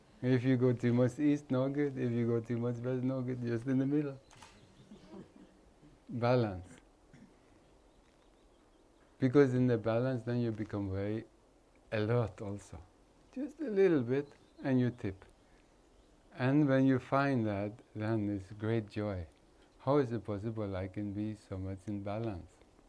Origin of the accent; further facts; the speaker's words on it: India; I grew up in India. I know the sacred India